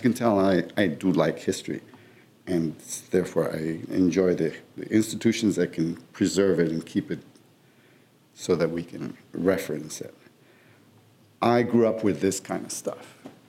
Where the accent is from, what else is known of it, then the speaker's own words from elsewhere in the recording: Mexico City, Mexico; So I come from Mexico City, which is one of the oldest cities in this continent.